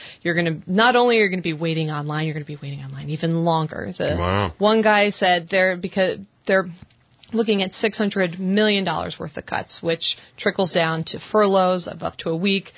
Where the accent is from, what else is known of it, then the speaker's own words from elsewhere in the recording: Ohio, United States; I'll say Ohio because I'm from Ohio, so it's okay.